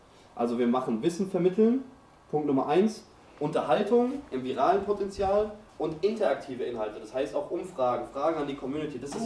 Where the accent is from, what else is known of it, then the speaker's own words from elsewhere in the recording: Maintal, Hesse, Germany; ich komme aus Maintal. Ich weiß nicht, sagt dir Maintal was? Ja, ja, ist direkt zwischen Hanau und Frankfurt. Und eigentlich quasi in Fechenheim.